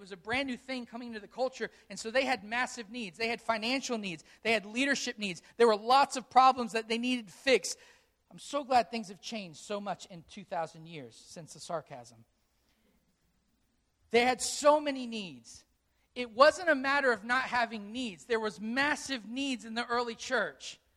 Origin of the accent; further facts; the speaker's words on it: Yorktown, Virginia, United States; Whenever I go travel any place and they say, "Where are you from?" and I say Yorktown, they say, "I've never heard of it."